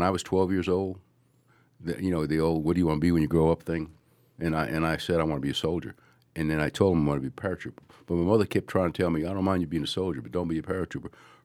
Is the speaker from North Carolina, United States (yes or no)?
no; New York City, New York, United States; born there; I was born in Manhattan, New York, which is one of the five boroughs, in a section, believe it or not, was called Hell's Kitchen.